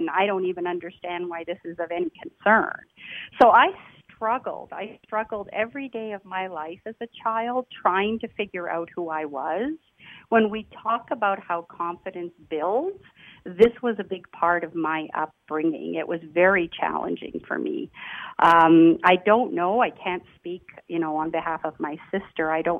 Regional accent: Toronto, Ontario, Canada; born there; English is a second language; My first language was not English, even though I was born in Toronto.

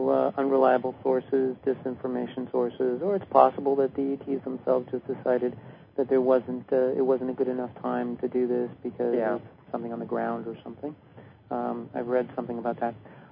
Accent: California, United States; My wife and I, we're not cold weather people. We're from Southern California originally.

